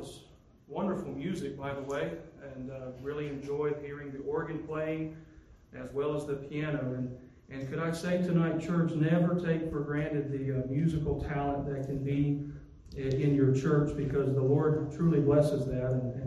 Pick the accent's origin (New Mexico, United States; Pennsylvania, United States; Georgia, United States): Georgia, United States; now in Utah, United States; I am originally from Georgia. When we first moved out here, my wife and I and my family, who are with me tonight, they're actually visiting grandparents back in the Southeast.